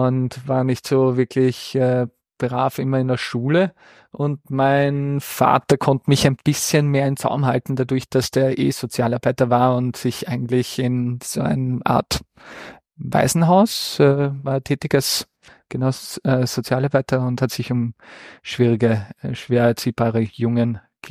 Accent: Lower Austria, Austria; also born or lived in Vienna; bin in Wien geboren und habe so 2 Hippie-Eltern, die ein bisschen anders denken und bin 2 Jahre in Wien aufgewachsen und dann sind wir Richtung Niederösterreich gezogen, in der Gegend von der Rax, also Bezirk Neunkirchen

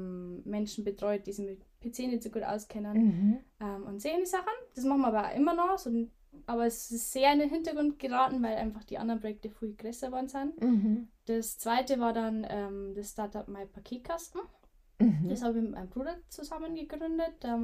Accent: Dickendorf, Germany; ich komme aus Dickendorf, bin 29 Jahre alt

